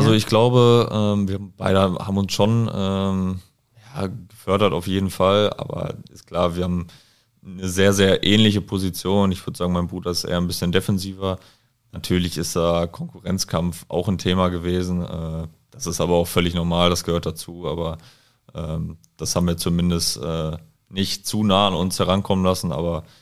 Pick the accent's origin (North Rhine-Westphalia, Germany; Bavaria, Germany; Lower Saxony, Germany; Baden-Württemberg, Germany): North Rhine-Westphalia, Germany; Bielefeld; born there; so als gebürtiger Bielefelder dann in Bielefeld zu spielen, ist schon was Cooles.